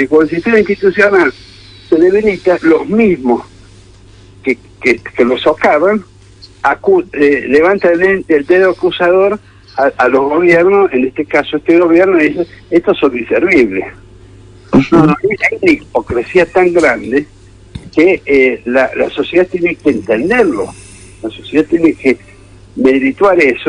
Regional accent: Argentina; como argentino

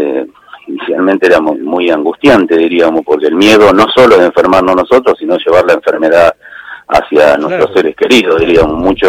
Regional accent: Lonquimay, La Pampa, Argentina; also born or lived in La Plata; now in Morón, Argentina; Yo soy pampeano. Nací en La Pampa, en un pueblo que se llama Lonquimay, del cual me siento muy orgulloso, que es un pueblo de 2.000 habitantes. Estudié en La Plata

